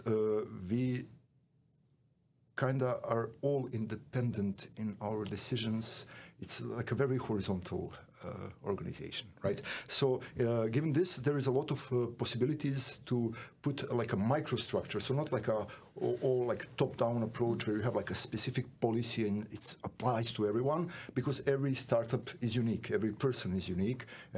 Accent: Serbia; moved away as an adult; now in Netherlands; I'm originally from Serbia. I moved to the Netherlands 2018.

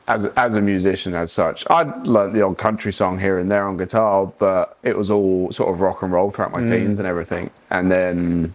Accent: South East England, United Kingdom; But yeah, near about everyone I meet, they go, so where are you from? I sit down the site, oh, I'm from, you know, South Oxfordshire. And they're like, is there a South Oxfordshire in the U

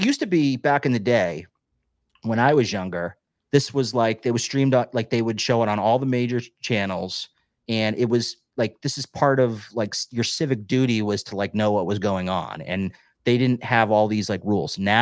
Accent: Boston, Massachusetts, United States; I'm from Boston area.

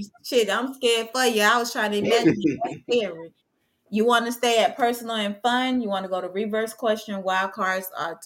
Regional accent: Belle Glade, Florida, United States; The city that I'm from Belgrade, Florida.

